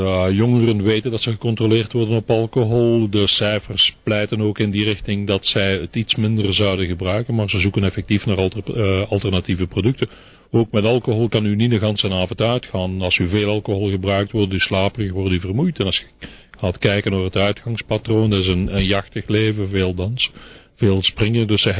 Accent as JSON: {"language": "Dutch", "country": "Belgium", "said": "We zijn Belg, we blijven Belg, dat gaan we nooit veranderen."}